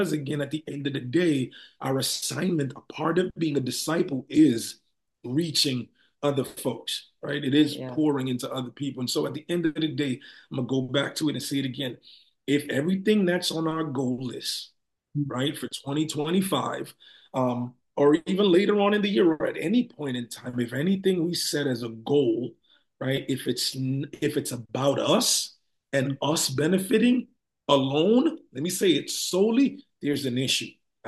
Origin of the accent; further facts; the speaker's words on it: New York City, New York, United States; Migrated to the United States. And so we grew up in the Bronx in New York. So I was there 23 years, 23, almost 24 years of my life.